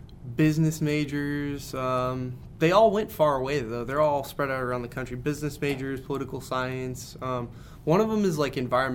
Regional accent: Las Vegas, Nevada, United States; Like, I'm from Vegas. Like, my parents work on the strip.

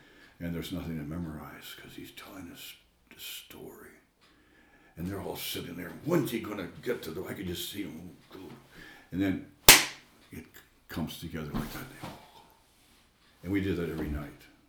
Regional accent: California, United States; I am a woman from California who just thought this was the stupidest thing in the world, to be in canoes and sleeping in tents

